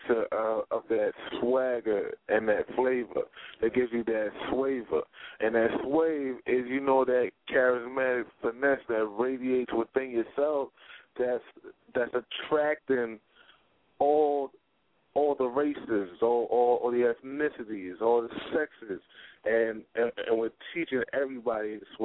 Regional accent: Brooklyn, New York, United States; Well, we from Brooklyn, New York. Me, I'm from East Flatbush.

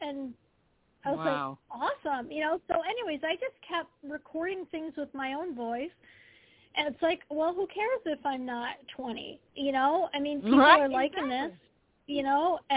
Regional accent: Detroit, Michigan, United States; I mean, I grew up in the Detroit area, and, I mean, I listened to, like, radio, rock and pop radio.

